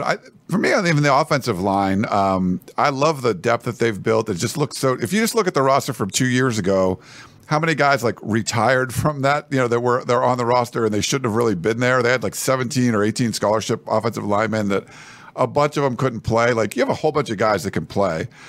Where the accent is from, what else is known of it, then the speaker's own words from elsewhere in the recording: Pennsylvania, United States; also born or lived in Massachusetts; My analogy was growing up in Western Pennsylvania, there was a lot of before I got to Milford, Mass